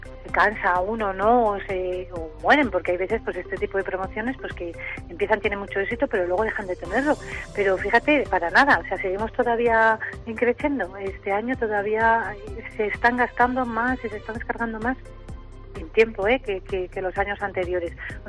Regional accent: Soria, Castile and León, Spain; como dices, somos de Soria y no nos importa el frío

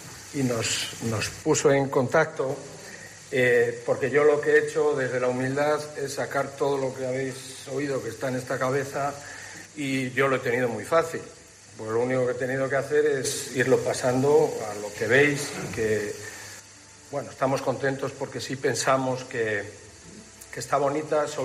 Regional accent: Zamora, Castile and León, Spain; Soy zamorano, a mí mi padre me... En casa, cuando yo era pequeño, se hablaba, te contaban leyendas de las iglesias

